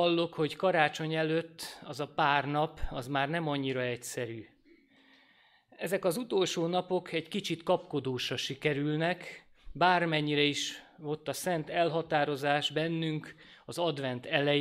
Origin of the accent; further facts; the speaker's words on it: Budapest, Hungary; Pesti emberek vagyunk, itt élünk, nem akartok ti se elköltözni vidékre